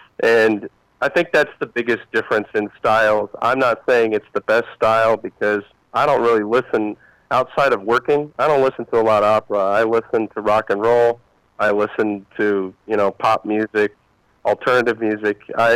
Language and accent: English; Marion, Ohio, United States; I would love to find ways to get involved with my hometown, because a lot of people don't realize that, you know, that aren't from Marion. Marion has a fantastic arts community.